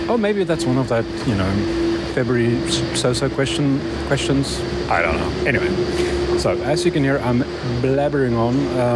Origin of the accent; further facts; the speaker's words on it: South Africa; first language Afrikaans; English is a second language; So I'm just hearing how you are crucifixing my mother language again.